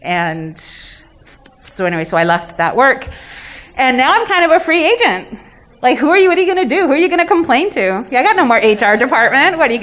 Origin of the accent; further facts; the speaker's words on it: Niagara Falls, Ontario, Canada; So I'm from Niagara Falls, and largely urban native community. My reserve is Lac Seul First Nation, which is about 2,000 kilometers away from home. Still in Ontario.